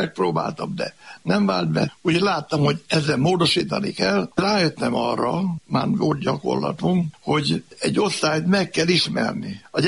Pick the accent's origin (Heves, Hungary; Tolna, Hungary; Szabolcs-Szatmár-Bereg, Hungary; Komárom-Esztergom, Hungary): Szabolcs-Szatmár-Bereg, Hungary; Demecser; born there; Visszamentünk Demecserbe, ott születtem, felvettem a ünnepi öltönyt, amiben megkaptam a diplomámat